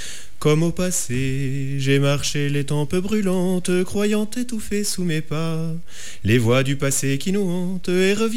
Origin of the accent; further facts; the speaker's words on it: Vivonne, Nouvelle-Aquitaine, France; now in Angoulins, France; picto-charentais pure souche. Mes racines sont vraiment implantées dans le Poitou. Je suis d'un petit village qui s'appelle Vivonne, dans la Vienne.